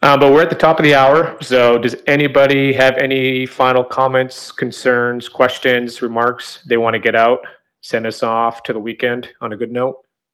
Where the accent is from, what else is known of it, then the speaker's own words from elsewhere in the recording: Canada; moved away as an adult; now in United States; I was born and raised in Canada. My first 18 years of life lived up there.